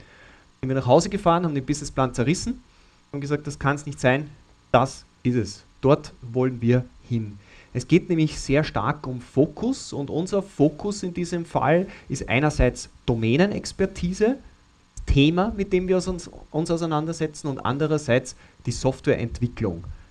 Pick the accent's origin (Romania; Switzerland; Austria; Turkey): Austria; Leonding, Upper Austria; Ich komme aus Leonding bei Linz.